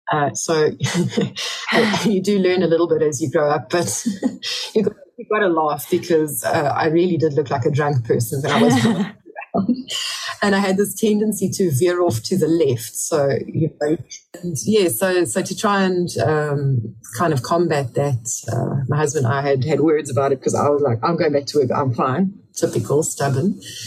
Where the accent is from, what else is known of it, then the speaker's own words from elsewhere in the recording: England, United Kingdom; I'm English by birth. My husband is Afrikaans, so we speak both languages at home.